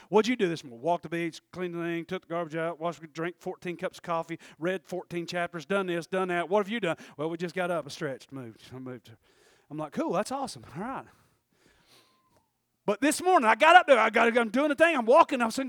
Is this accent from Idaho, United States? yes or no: no; Tennessee, United States; He goes, where are you from? I'm from Tennessee.